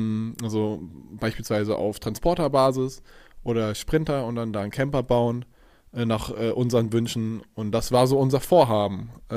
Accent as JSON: {"language": "German", "region": "Rhineland-Palatinate", "country": "Germany", "said": "ich komme ursprünglich aus dem Westerwald, das ist in Rheinland-Pfalz, super Gegend, wunderschön."}